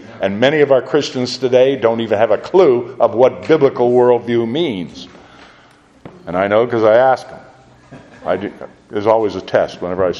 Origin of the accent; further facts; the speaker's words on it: Lexington, Massachusetts, United States; born there; I was born in Lexington. I stand on Lexington Green a lot because that is the birthplace of American liberty